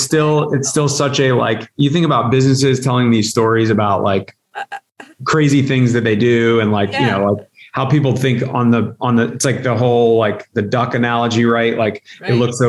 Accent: Virginia Beach, Virginia, United States; Like I don't come from a farm background. I grew up in Virginia Beach. Like I'm a city kid.

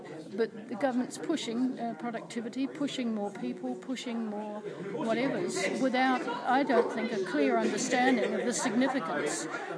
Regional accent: Bordertown, South Australia, Australia; As a child growing up in Bordertown, we know the value of water, and we never wasted it.

